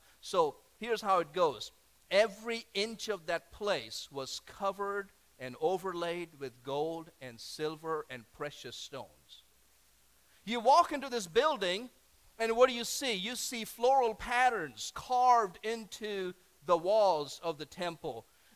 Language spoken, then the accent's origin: English; India; Now I come from India, so maybe that's what it is.